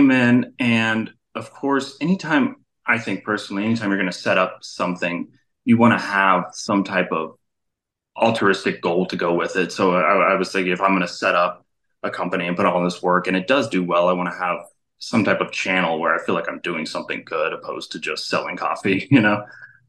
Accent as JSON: {"language": "English", "town": "Phoenix", "region": "Arizona", "country": "United States", "tie": "born or raised there", "also_born_or_lived": "Las Vegas, Nevada", "said": "I grew up in the West Coast, Las Vegas and Phoenix, Arizona, kind of between the two."}